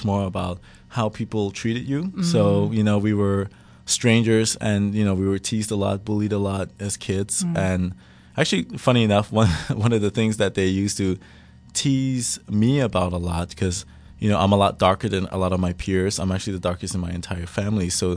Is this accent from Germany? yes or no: yes; Germany; also born or lived in Turks and Caicos; I grew up in Germany. Like my early childhood experiences have been there. So I essentially grew up understanding the culture. The way to live was German.